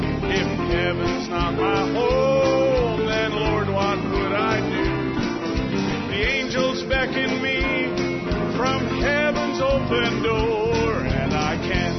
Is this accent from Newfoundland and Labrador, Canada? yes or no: yes; Newfoundland and Labrador, Canada; I said, I'm a Newfie.